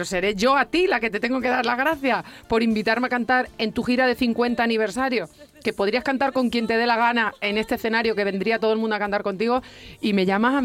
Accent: Extremadura, Spain; Eso es, super, es que vengo de Extremadura. Y vengo.

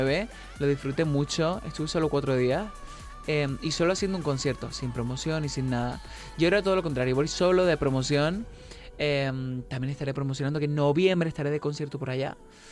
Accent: Canary Islands, Spain; Yo que soy de Canarias, que hay mucho de Latinoamérica en Canarias.

